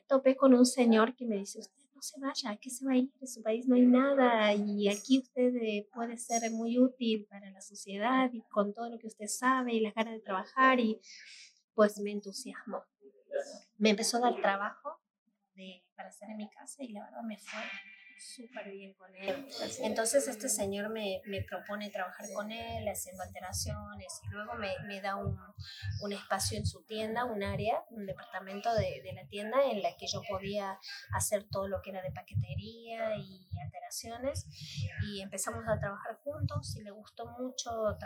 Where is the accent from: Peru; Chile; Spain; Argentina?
Argentina; moved away as an adult; Yo vengo de Argentina. Hace 3 años todavía estoy aquí. En abril de este año va a ser 3 años recién que estoy aquí.